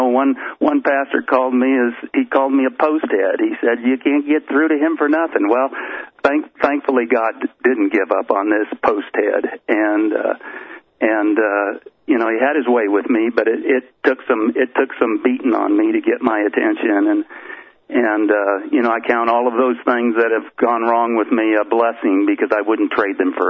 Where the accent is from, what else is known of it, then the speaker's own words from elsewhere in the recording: Colorado, United States; now in Nebraska, United States; I was raised in Colorado. I'm in Nebraska now, western Nebraska, almost Wyoming, but I was raised in Colorado